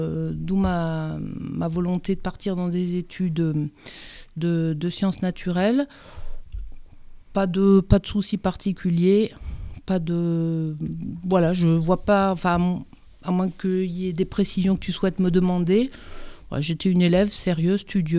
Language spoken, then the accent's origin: French; Auvergne-Rhône-Alpes, France; je suis pas du tout de ce coin-là de la Drôme, je suis du Nord Drôme, donc je suis assez éloignée de Dieulfi.